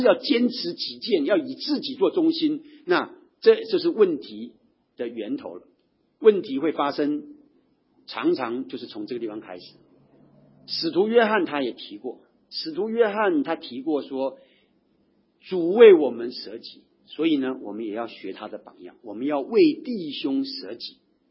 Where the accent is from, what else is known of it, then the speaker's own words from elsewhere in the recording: Taiwan; 我自己从台湾来的，我从台湾转了一大圈到了北美念书，结果跑到南洋来啊